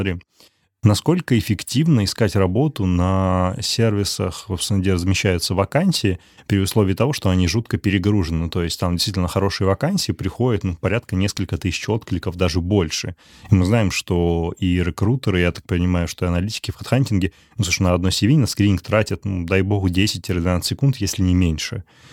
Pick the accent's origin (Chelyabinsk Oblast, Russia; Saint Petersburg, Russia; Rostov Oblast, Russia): Chelyabinsk Oblast, Russia; Chelyabinsk; Я из Челябинска.